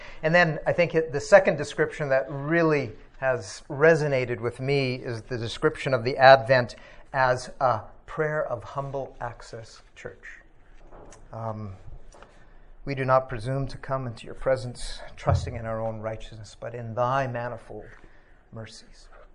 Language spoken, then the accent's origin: English; Saskatchewan, Canada; But I was born and raised in Saskatchewan.